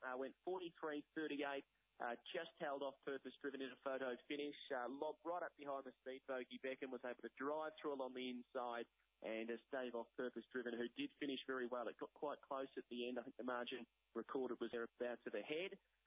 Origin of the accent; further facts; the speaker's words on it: Victoria, Australia; As we turn our attention now down south to my hometown, Victoria